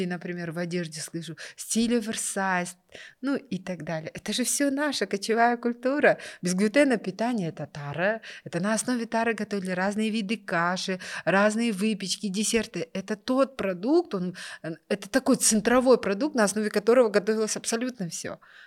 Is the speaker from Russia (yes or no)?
no; Kazakhstan; Мы, казахи, мы вообще не про кофе.